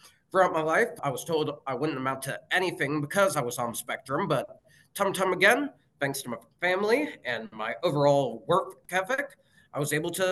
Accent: Kingston, New York, United States; born there; also born or lived in Phoenix; I grew up all over. I was born in Kingston, New York.

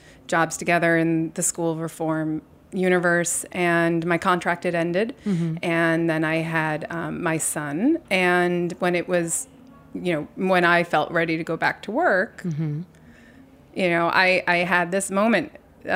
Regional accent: New York, United States; born there; I was born on Bleecker Street.

